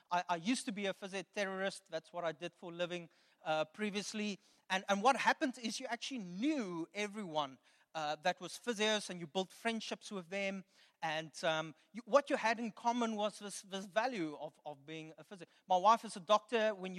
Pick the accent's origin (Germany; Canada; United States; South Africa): South Africa; Kimberley, Northern Cape; born there; I wasn't born there. I was born in Kimberley.